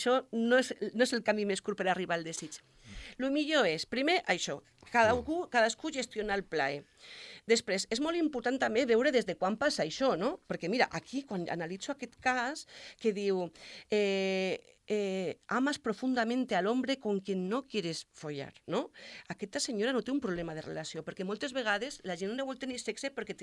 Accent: Reus, Catalonia, Spain; jo soc de Reus i anava a Barcelona cada setmana a la classe de tantra.

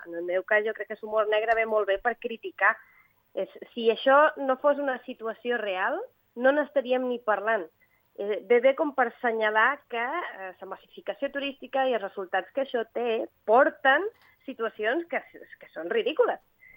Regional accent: Balearic Islands, Spain; I el que jo sé, doncs, casualment, és la idiosincràsia d'Eivissa i Formentera i turisme.

